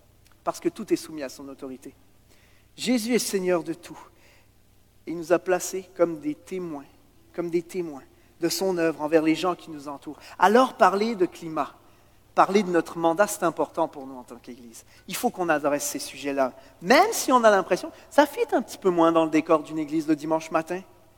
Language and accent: French; Switzerland; now in Canada; Regardez, on vient de la Suisse, un des pays les plus chers du monde. Ça fait 12 ans qu'on est au Québec quand même